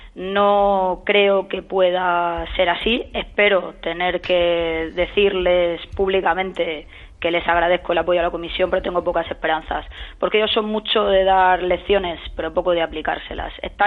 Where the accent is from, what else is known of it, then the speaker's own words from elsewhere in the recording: Orihuela, Valencian Community, Spain; yo soy de Orihuela, del sur de esta comunidad, una castellanohablante, y nos sentimos absolutamente discriminados y perseguidos